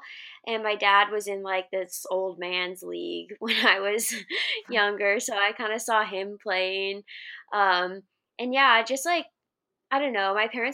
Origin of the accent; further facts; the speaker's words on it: Alaska, United States; now in Seattle, United States; I'm originally from Alaska, went to college at Boise State